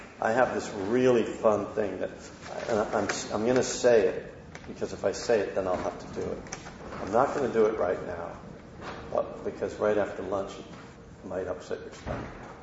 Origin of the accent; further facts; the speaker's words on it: United States; now in abroad; Sometimes I go into a shop and I'm like, they're going to know I'm American.